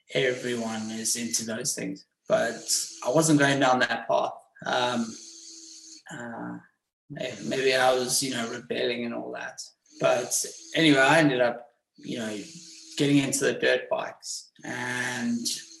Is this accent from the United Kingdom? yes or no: no; Johannesburg, Gauteng, South Africa; I was born in Johannesburg, and it was just a different world. South Africa, it's a fantastic, beautiful country.